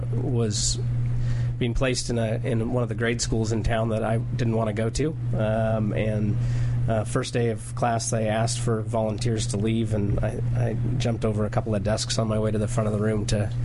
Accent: La Grande, Oregon, United States; I grew up in La Grande, Oregon, which is about halfway between Portland, Oregon and Boise, Idaho.

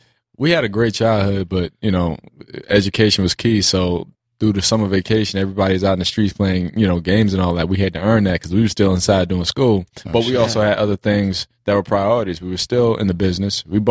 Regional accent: North Carolina, United States; born there; I was born in North Carolina.

